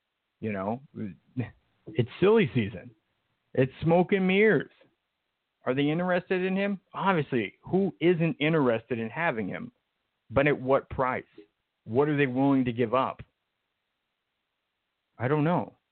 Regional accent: Nebraska, United States; I'm from Nebraska. I'm not all that unfamiliar with tornadoes.

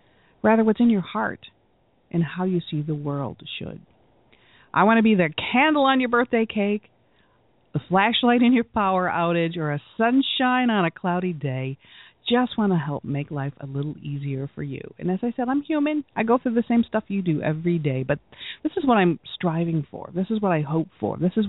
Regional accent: Ireland; now in Michigan, United States; because I'm Irish and I like that tea, and it can be bought locally here in Michigan, where I'm broadcasting to you from.

